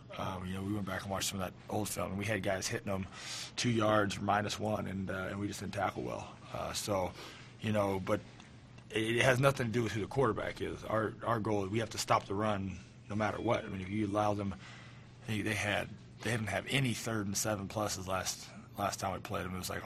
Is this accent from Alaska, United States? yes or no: no; California, United States; because I'm from the Bay Area